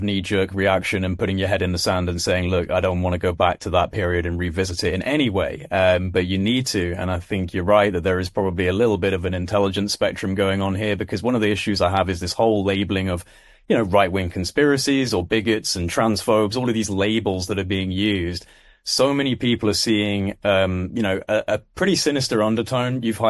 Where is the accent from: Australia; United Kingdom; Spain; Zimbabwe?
United Kingdom; now in United States; because I'm not an American. And it just makes me laugh. It's like, I'm a British guy